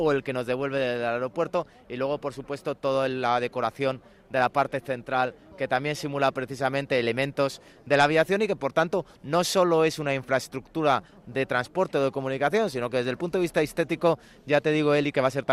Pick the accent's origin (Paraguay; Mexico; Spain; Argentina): Spain; Madrid, Community of Madrid; como madrileño, que yo nací aquí, que he vivido toda mi vida aquí